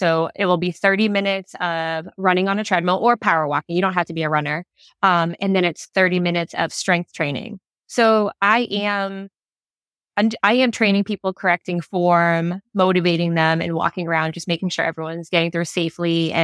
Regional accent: Boston, Massachusetts, United States; now in Texas, United States; So, I'm from Boston.

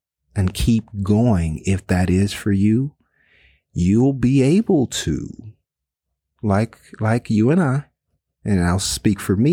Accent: the South, United States; And man, we're from the South.

